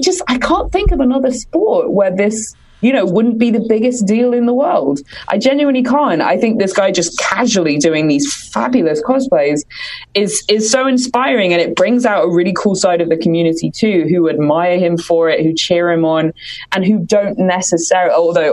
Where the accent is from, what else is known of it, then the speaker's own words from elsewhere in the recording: United Kingdom; as a Brit